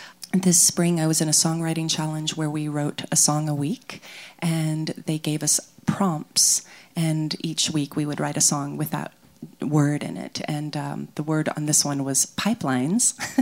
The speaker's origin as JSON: {"language": "English", "town": "San Antonio", "region": "Texas", "country": "United States", "lives_now": "Austin, United States", "said": "I'm originally from San Antonio."}